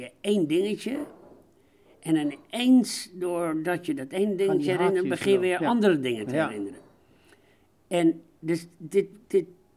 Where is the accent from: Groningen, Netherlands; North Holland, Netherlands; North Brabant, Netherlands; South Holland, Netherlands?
North Holland, Netherlands; Beverwijk; Mijn jeugd in Beverwijk, die overigens ook heel leuk was.